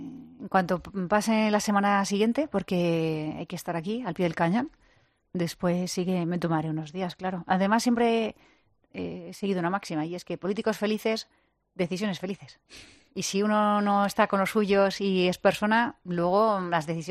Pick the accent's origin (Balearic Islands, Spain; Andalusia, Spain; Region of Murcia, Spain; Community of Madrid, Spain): Community of Madrid, Spain; como madrileña y como presidenta de la comunidad